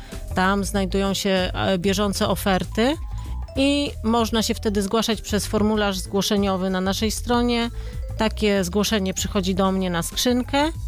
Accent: Wrocław, Lower Silesian Voivodeship, Poland; bo Wrocław kochamy, jesteśmy z Wrocławia i z Wrocławia nie opuszczamy.

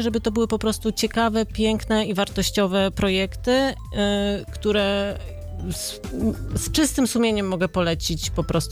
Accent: Wrocław, Lower Silesian Voivodeship, Poland; bo Wrocław kochamy, jesteśmy z Wrocławia i z Wrocławia nie opuszczamy.

